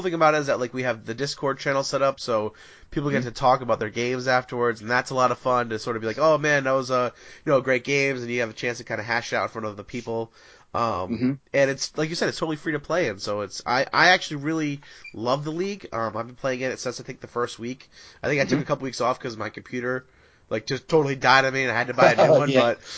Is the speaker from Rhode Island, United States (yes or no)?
yes; Rhode Island, United States; I'm actually from, I grew up in Rhode Island. I live in Massachusetts now